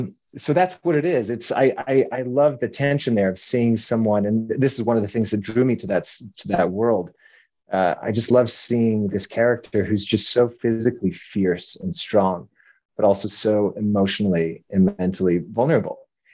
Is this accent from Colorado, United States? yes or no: yes; Denver, Colorado, United States; also born or lived in Utah; Originally from Colorado.